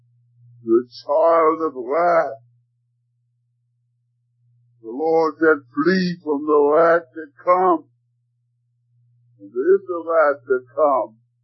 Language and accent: English; Denmark; now in Canada; During the Depression years when we came over from Denmark to Canada, my father had bought a farm